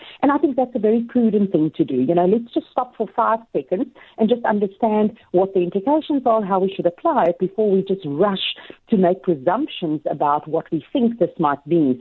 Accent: South Africa; And as a South African investor, the majority of my liabilities are still in South African rands.

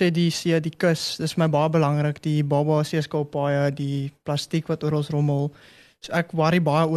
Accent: Cape Town, Western Cape, South Africa; Ok oom, so ek is van Kaapstad af. Ek bly so 20 kilo's buitenrits by Durbanville.

